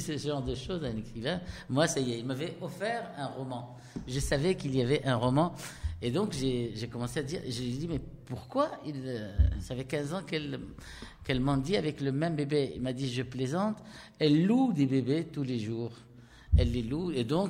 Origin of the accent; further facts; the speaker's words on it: Marrakesh, Marrakesh-Safi, Morocco; moi je viens du fin fond de la Médina de Marrakech.